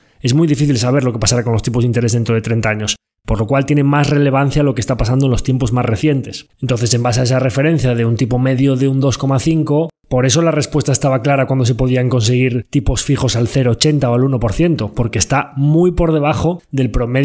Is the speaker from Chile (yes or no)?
no; Galicia, Spain; aquí como buen gallego